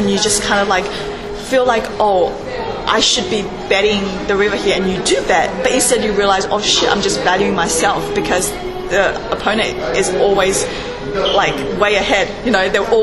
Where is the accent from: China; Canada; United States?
China; Shanghai; So Shanghai is my hometown.